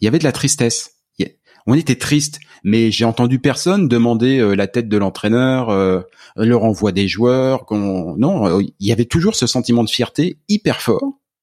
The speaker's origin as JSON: {"language": "French", "region": "Quebec", "country": "Canada", "said": "Parce que bon, bah, on est québécois, bordel."}